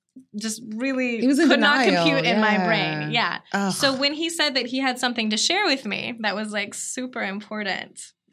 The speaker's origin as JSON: {"language": "English", "town": "Houston", "region": "Texas", "country": "United States", "tie": "born or raised there", "said": "I grew up in Houston."}